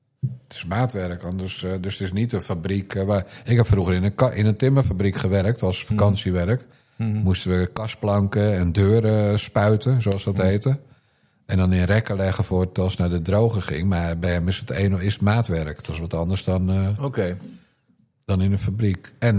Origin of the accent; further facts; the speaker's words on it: South Holland, Netherlands; uit de buurt waar ik opgegroeid ben. Beetje Rotterdams accent.